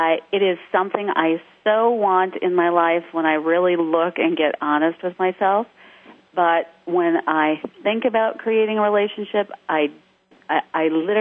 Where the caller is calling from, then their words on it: Lake Geneva, Wisconsin, United States; I'm calling from beautiful Lake Geneva, Wisconsin, and it's absolutely a gorgeous day here.